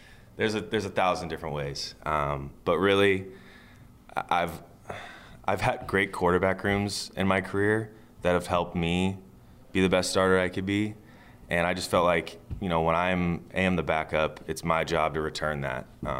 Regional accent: Kansas City, United States; I'm originally from Kansas City.

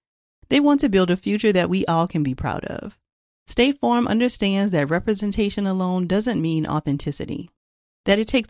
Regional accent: Louisiana, United States; So, you know, I'm from Louisiana.

